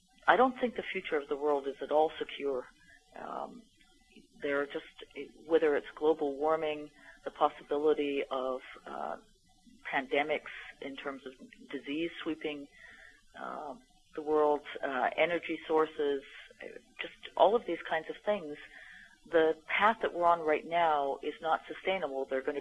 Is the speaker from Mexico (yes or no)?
no; Canada; now in United States; I'm a Canadian working in the U.S.